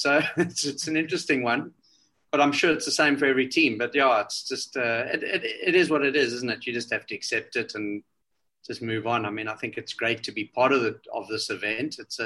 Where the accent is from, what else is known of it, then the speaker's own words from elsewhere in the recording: South Africa; I mean, I'm a South African. Eh? We're a pretty resilient bunch.